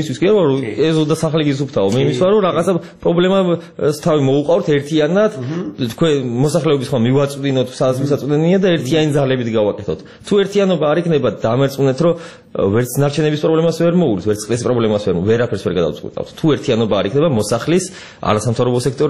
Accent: Tbilisi, Georgia; born there

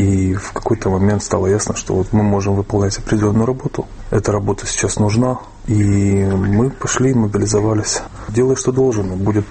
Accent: Kharkiv, Kharkiv Oblast, Ukraine; Все мое вот время, которое я помню, оно прошло в Украине. Я ментально себя связываю, то есть могу как-то себя ассоциировать с городом, который был в Украине, Харьков

